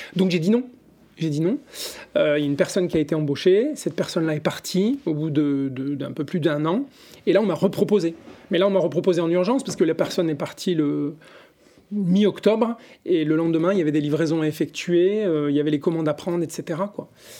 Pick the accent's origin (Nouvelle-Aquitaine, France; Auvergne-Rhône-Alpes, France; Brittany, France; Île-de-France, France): Auvergne-Rhône-Alpes, France; Saint-Étienne; Moi, je viens du Pilat, en fait, entre Annonay et Saint-Étienne. Donc, j'ai vécu toute ma jeunesse et ma scolarité à Saint-Étienne